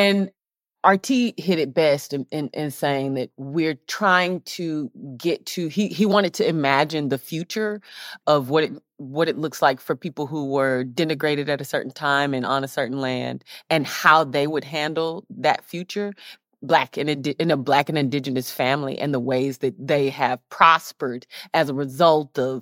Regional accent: Atlanta, Georgia, United States; now in Los Angeles, United States; Lou was about to fuss at me because I'm from Atlanta and I'm in LA, but I'm no traitor. I'm a Southerner.

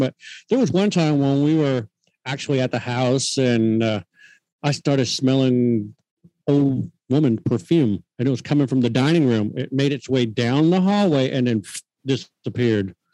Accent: Pasadena, California, United States; now in Kentucky, United States; See, I'm not originally from Kentucky. Oh. I'm from Pasadena, California.

